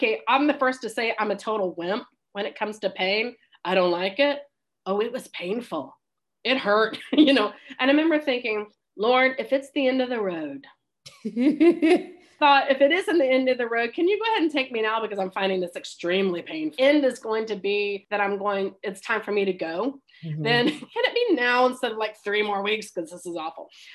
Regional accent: Florida, United States; if he wanted me to go back to Florida, go to my hometown and just concentrate on, my older mother for a season

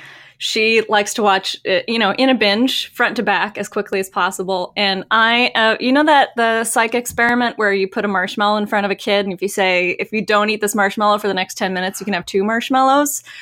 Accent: Pacific Northwest, United States; Also, I'm from the Pacific Northwest, so the Tonya Harding scandal was a really big deal here

